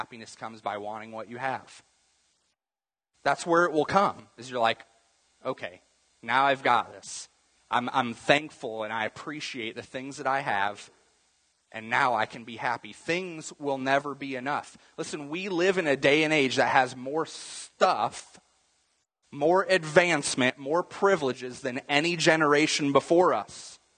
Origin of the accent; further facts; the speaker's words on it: United States; I mean, within reason, as an American, you can basically figure out a way to get almost anything that you want.